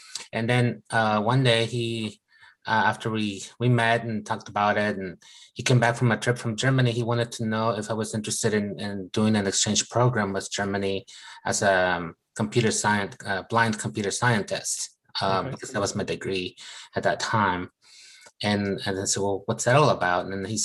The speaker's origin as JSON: {"language": "English", "country": "Colombia", "said": "My background is I'm from Colombia, South America."}